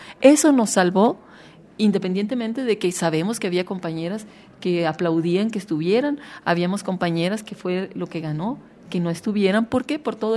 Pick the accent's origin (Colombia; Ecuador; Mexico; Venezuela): Mexico; soy mexicana, lesbiana, feminista